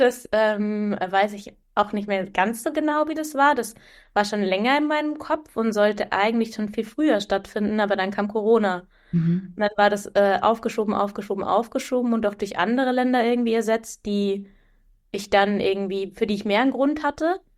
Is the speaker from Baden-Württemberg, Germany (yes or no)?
yes; Baden-Württemberg, Germany; also born or lived in Freiburg; now in Hamburg, Germany; Ich sitze in Hamburg hier. Ich bin umgezogen vor, ich glaube, 4,5 Jahren nach Hamburg. Also ich komme aus Süddeutschland von der Schweizer Grenze. War auch lange im Süden für mein Studium, also in Freiburg und am Bodensee. Und bin dann für den Job hier hochgezogen.